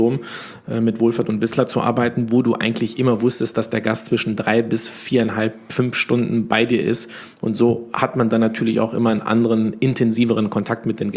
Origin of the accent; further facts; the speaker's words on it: Spain; Bin ja Spanier, also ich bin Sohn von Gastarbeitern. Mein Vater ist 69 nach Deutschland gekommen und meine Mutter 71.